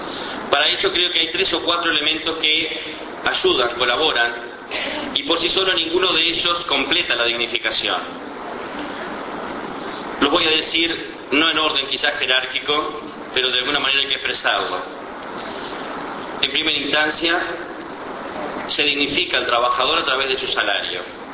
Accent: Uruguay; identidad nacional, indisolublemente asociada a nuestro criterio de por qué somos distintos como orientales, como uruguayos insertos en América Latina.

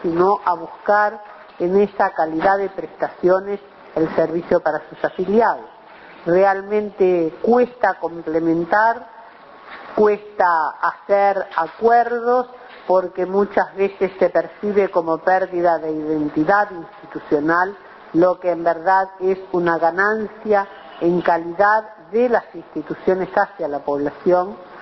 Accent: Uruguay; como uruguayas y como uruguayos

